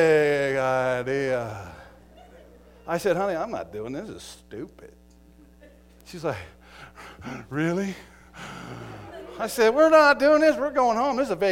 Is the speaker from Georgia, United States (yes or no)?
no; Montana, United States; we went to eastern Montana, my hometown